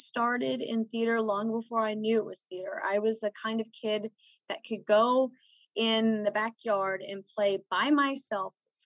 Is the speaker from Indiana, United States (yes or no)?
no; Austin, Texas, United States; now in Gonzales, United States; I'm from Austin originally, and, you know, now in Gonzales now for a long time.